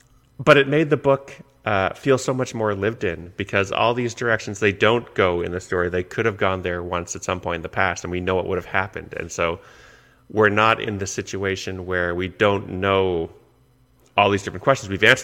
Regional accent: Canada; I'm Canadian.

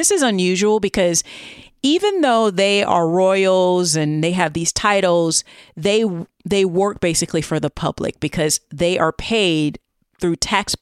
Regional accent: United Kingdom; even though I'm British, we all know this

